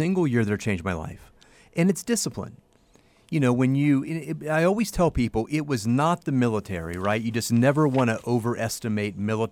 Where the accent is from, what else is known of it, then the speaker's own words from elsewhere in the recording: West Virginia, United States; So I'm kid from West Virginia. That's where I grew up. No one in my family really ever had a big job.